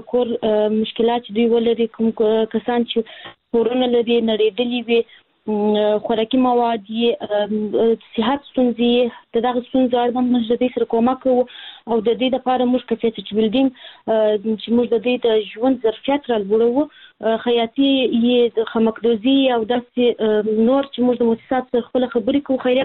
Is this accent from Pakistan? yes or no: no; Kandahar, Afghanistan; زه هلمند نیم د کندهار ولایت یم.